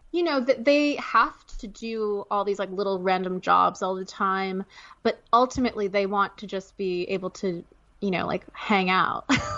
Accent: Canada; because I'm Canadian.

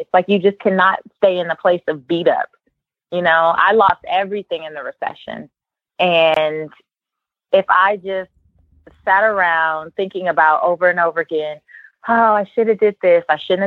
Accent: Los Angeles, California, United States; I grew up in Leimert Park in South Central Los Angeles.

